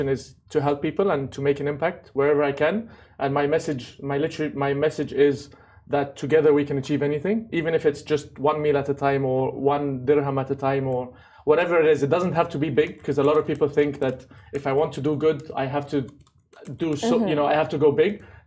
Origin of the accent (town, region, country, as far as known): London, United Kingdom; born or raised there